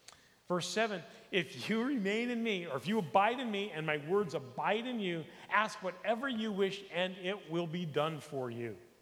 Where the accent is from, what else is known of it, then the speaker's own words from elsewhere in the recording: United States; I grew up in the United States where a vine, to me, was something that Tarzan swung in on, you know?